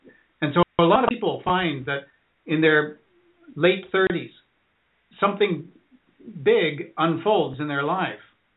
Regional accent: California, United States; moved away as an adult; now in United Kingdom; I never heard about batch flower remedies back when I was growing up in California. I first came over to the UK when I was 19, 3 years ago now.

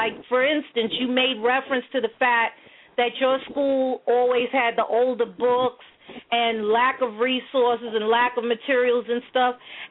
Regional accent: Crown Heights, New York, United States; I grew up in Crown Heights, and yes, I grew up with parents that, well, first of all, my parents separated when I was 6 years old

